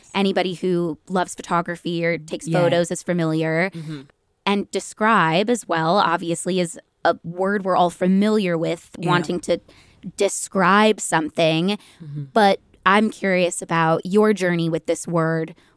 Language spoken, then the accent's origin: English; Cleveland, Ohio, United States; I'm from Cleveland.